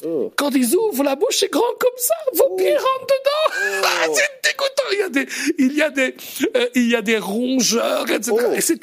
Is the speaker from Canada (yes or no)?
no; Belgium; chez nous en Belgique, par exemple, on appelait ça le lieutenant général en chef.